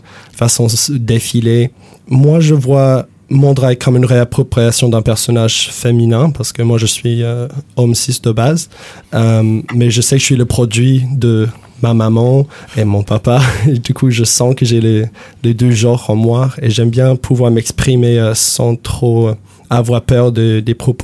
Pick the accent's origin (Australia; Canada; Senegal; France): Australia; French is a second language; même si j'ai un accent vu que je suis anglo-australienne.